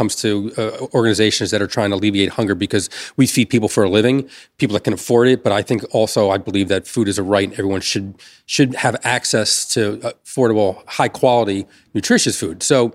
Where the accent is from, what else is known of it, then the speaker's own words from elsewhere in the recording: Elizabeth, New Jersey, United States; And, you know, growing up, I grew up in Elizabeth, New Jersey.